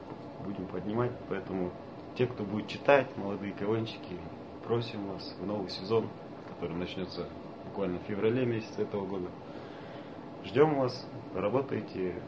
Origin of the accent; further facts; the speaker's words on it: Kyrgyzstan; Russian is a second language; Я кыргыз, мне 50% скидка на русский язык